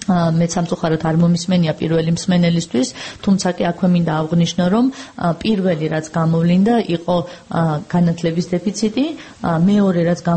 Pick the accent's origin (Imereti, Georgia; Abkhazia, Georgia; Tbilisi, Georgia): Tbilisi, Georgia; მე თბილისიდან, თბილისში დავიბადე, გავიზარდე და აქ ცხოვრობდი, აქაც მქონდა და მაქვს ბიზნესი, წავედი რეგიონში